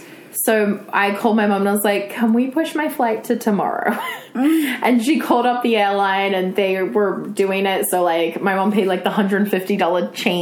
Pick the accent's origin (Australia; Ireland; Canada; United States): Australia; growing up in Australia